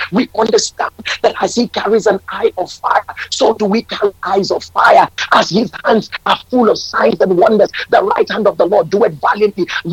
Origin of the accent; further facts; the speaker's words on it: United States; now in Nigeria; I'm an American living in Nigeria.